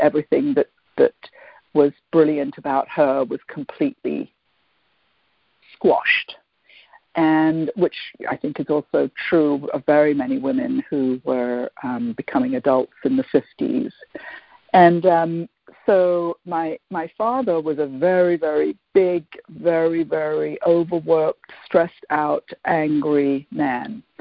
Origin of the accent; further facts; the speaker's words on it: London, United Kingdom; So I grew up in London